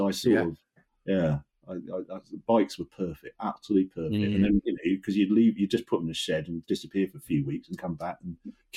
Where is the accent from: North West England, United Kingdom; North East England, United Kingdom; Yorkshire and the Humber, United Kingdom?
North West England, United Kingdom; Birkenhead; We lived in the Wirral, so Birkenhead. I'm from Birkenhead, Scotland.